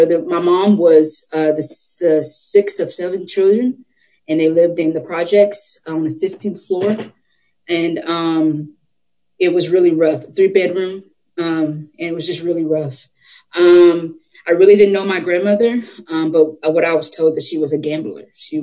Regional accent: Chicago, Illinois, United States; born there; So with that being said, I was born in Chicago, Illinois, September 5th of 1981.

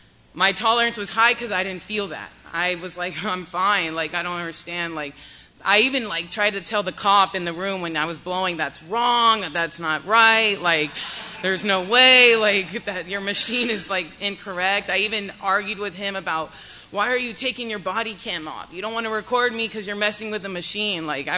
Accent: Texas, United States; June 17th of 2017, I'm from the Valley, so I went to South Padre.

